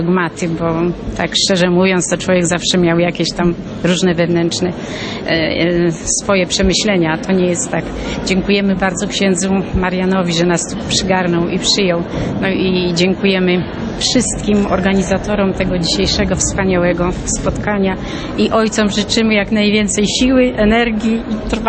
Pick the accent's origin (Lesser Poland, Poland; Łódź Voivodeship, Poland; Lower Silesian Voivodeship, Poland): Lower Silesian Voivodeship, Poland; Jelenia Góra; a ja jestem z Cieplic, także takie połączone, dzielnica Jeleniej Góry obecnie.